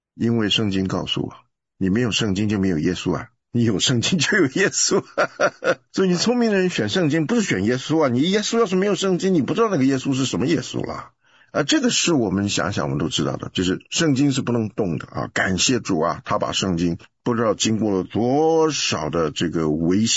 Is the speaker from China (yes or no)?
no; Taiwan; 我以前不知道这个问题的严重啊，因为我在台湾长大嘛